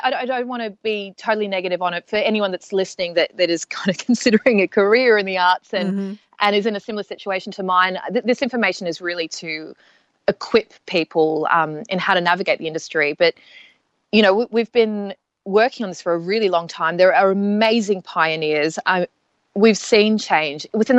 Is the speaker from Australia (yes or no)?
yes; Australia; being an Asian Australian woman, you know, growing up in Australia